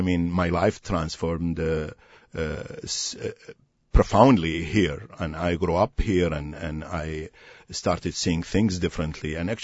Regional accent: Najaf, Najaf Governorate, Iraq; now in United States; In Najaf.

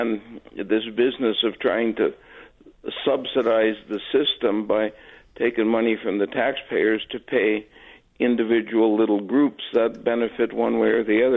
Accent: Wisconsin, United States; One, folks, I'm from Bayfield County, and of course it's a rural county with like 15,000 people in the whole county.

